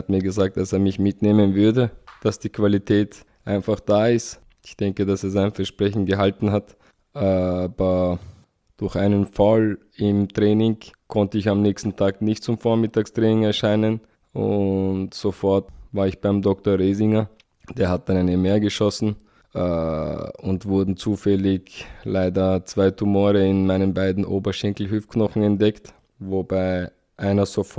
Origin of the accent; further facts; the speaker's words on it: Vienna, Austria; Also ich bin aufgewachsen in Wien, geboren in Wien.